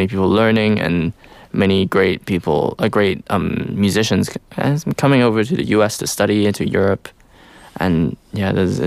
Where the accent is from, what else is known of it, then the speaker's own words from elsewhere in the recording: Hong Kong; also born or lived in London; Because I was living in London at the time. And I'm from Hong Kong personally